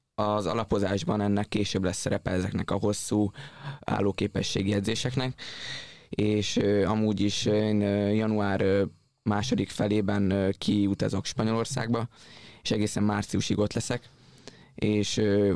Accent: Hungary

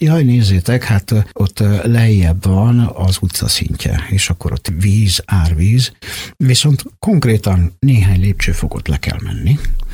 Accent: Budapest, Hungary; mi, akik mondjuk budapestiek vagyunk

